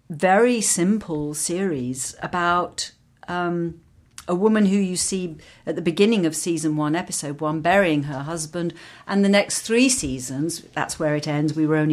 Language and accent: English; England, United Kingdom; I suppose the difference is partly growing up in England and not growing up in the States, where that kind of facial work has been much more prevalent.